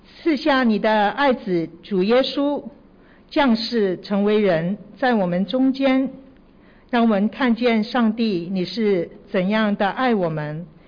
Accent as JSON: {"language": "Chinese", "town": "Tsuen Wan", "region": "New Territories", "country": "Hong Kong", "said": "其实在我是从荃湾还有青衣那边过来的"}